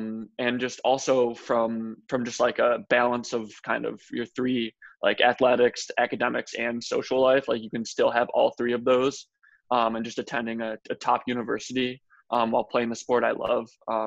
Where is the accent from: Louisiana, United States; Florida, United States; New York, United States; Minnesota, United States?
New York, United States; Penfield; Yeah, so I'm from Penfield, New York.